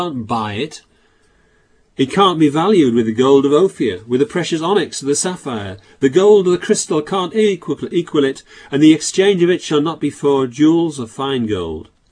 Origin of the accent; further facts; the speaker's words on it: Yorkshire and the Humber, United Kingdom; I remember as a child growing up on the North York Moors, where, you know, Heriot country.